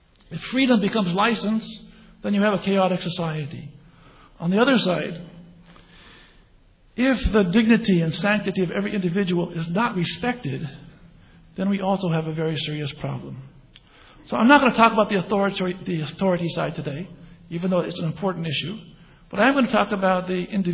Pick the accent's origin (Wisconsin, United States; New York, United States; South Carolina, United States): New York, United States; Rabbi Halevi, I'm from New York, I'm a visitor, I'm a rabbi, I would like to meet you.